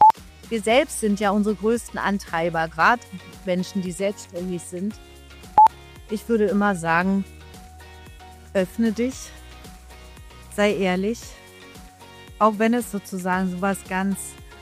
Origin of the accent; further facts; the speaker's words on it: Germany; ich bin ja in der DDR aufgewachsen